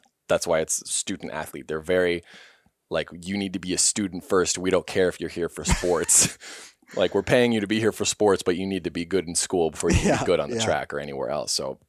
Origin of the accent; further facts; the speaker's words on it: Kansas City, Missouri, United States; I grew up in Kansas City, which I don't know the exact number, but it's like 350,000, maybe like 400,000 people in the city, like skyscrapers and all.